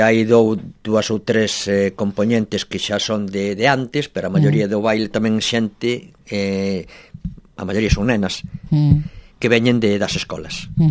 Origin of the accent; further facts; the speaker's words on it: Fene, Galicia, Spain; consideramos que somos de Fene e debemos claro. Estrenar en Fene.